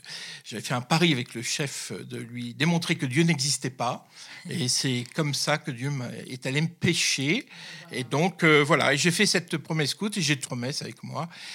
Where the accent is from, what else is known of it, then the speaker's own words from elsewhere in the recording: Hauts-de-France, France; Alors, je suis issu du Nord, je suis un ch'ti, comme on dit.